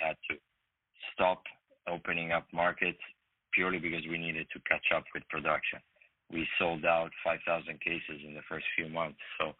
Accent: Italy; When I grew up in Italy

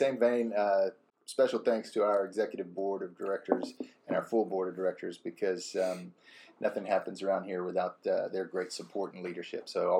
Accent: Deer Park, Texas, United States; Born and raised here along the Houston Ship Channel, born and raised in Deer Park, attended Texas A&M University.

